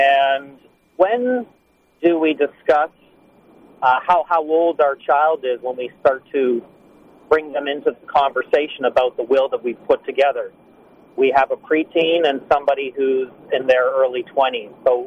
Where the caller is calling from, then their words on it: Nova Scotia, Canada; Nova Scotia.